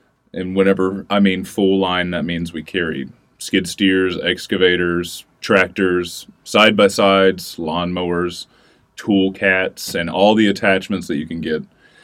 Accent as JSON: {"language": "English", "town": "Puryear", "region": "Tennessee", "country": "United States", "tie": "born or raised there", "lives_now": "Broken Bow, United States", "said": "I am from Paris, Tennessee. Born and raised, it's the best way to say it. Born and raised in Puryear, Tennessee. It's an even smaller town outside of Paris."}